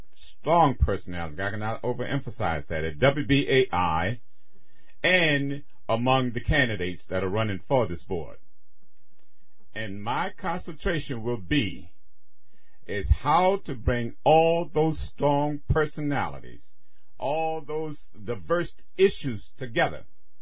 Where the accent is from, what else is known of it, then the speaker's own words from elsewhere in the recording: New York, United States; by the way, from Long Island. I'm still from Long Island.